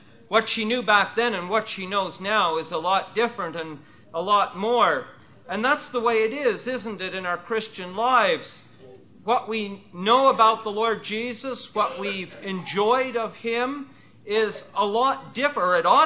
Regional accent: Canada; You know, I grew up in Canada, and we, in those days at least, learned in school a great deal about the British royal family.

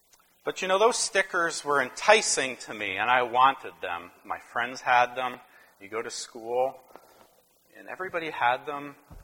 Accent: Nova Scotia, Canada; I grew up in Nova Scotia, Canada. When I grew up, this would have been in the 80s.

